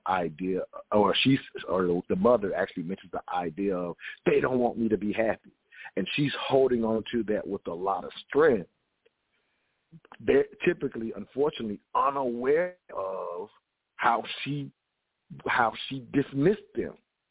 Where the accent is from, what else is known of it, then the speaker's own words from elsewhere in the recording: the South, United States; growing up in the South, and I would hear this from time to time